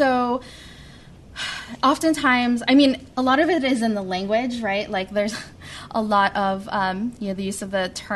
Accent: Queens, New York, United States; I'm also from Queens

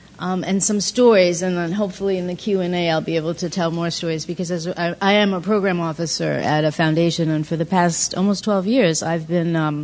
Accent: New York City, New York, United States; I grew up in the Bronx. My dad is from Liberia

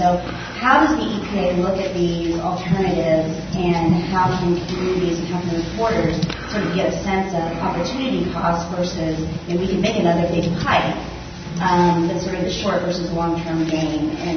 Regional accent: Cincinnati, Ohio, United States; I'm from Cincinnati. I teach at the university there and report for WCPO on environmental topics.

